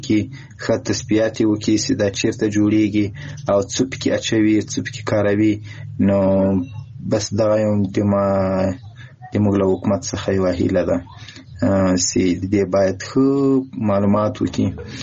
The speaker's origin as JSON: {"language": "Pashto", "region": "Ghazni", "country": "Afghanistan", "said": "د غزنی ولایت اوسیدونکی یم."}